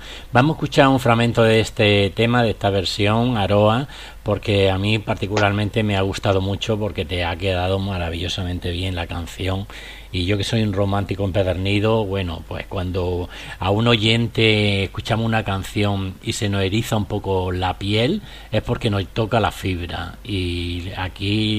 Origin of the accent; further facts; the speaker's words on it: Granada, Andalusia, Spain; en mi tierra, ¿dónde en Granada?